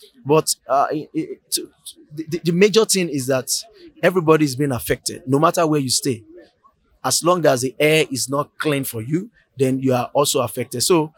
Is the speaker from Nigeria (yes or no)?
yes; Nigeria; I'm from Nigeria.